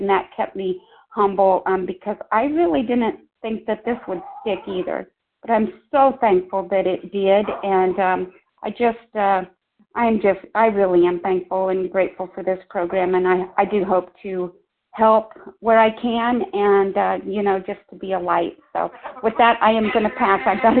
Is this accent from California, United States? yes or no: no; Missouri, United States; So we're from Northern Missouri